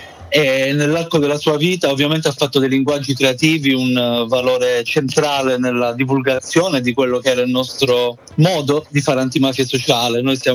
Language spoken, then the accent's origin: Italian; Calabria, Italy; Io sono calabrese, insomma, quando abbiamo cominciato nei primi anni 90 eravamo veramente in pochissimi